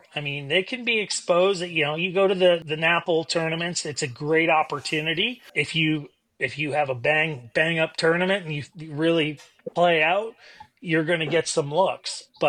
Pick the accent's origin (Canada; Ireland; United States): Canada; down here versus how I grew up in Canada